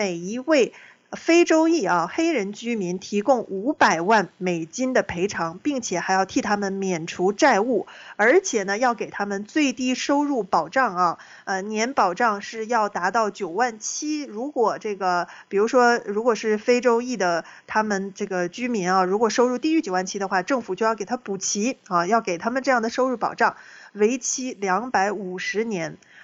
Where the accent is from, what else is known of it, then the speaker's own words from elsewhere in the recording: China; 我们其实从中国来的